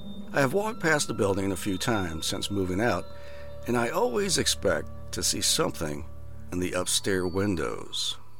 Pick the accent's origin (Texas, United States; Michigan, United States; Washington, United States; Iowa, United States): Iowa, United States; I grew up in Iowa, and I was working at a data center